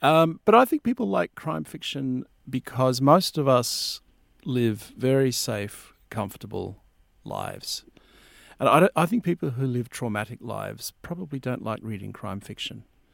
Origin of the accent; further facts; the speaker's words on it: Maryborough, Queensland, Australia; Growing up in Queensland, in Maryborough, I grew up with a story that always fascinated me